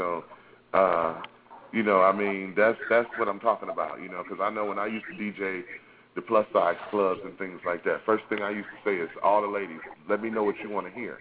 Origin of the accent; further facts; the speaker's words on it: East Coast, United States; You know, when we come from the East Coast, our grind is different out here.